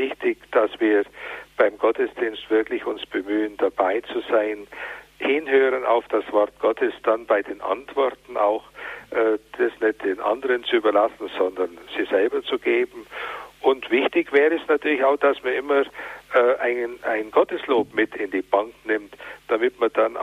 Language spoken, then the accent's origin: German; Nördlingen, Bavaria, Germany; Bei uns in meiner Heimatstadt Nördlingen waren die Meierndachten überfüllt